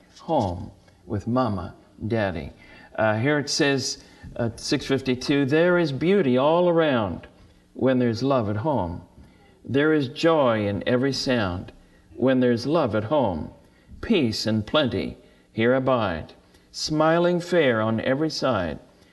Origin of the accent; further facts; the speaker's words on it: Richmond, Virginia, United States; We're really coming from Richmond, Virginia. That's where I was born and raised. And I've been traveling ever since I was 16 years old.